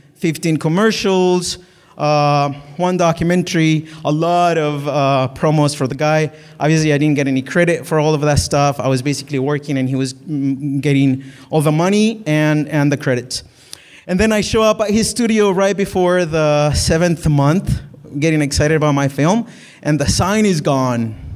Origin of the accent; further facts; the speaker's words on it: Colombia; I'm obviously Latino from Colombia